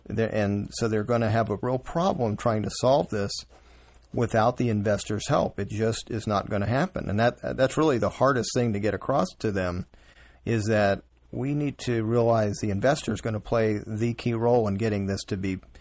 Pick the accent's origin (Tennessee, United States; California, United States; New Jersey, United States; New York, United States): California, United States; California, my home state, of course, and we've got a big problem.